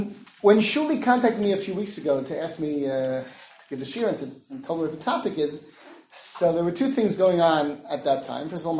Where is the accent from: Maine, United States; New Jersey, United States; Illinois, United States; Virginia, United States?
New Jersey, United States; Livingston; also born or lived in Brooklyn / Washington Heights / Muncie; Okay, I was born in Brooklyn, grew up in New Jersey.